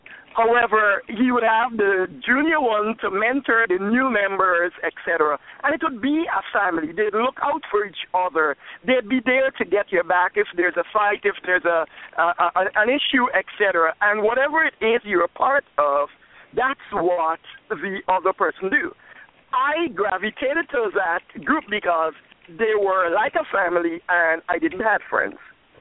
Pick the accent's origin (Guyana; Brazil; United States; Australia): Guyana; I'm from British Guyana, and in my teenage years, when I started high school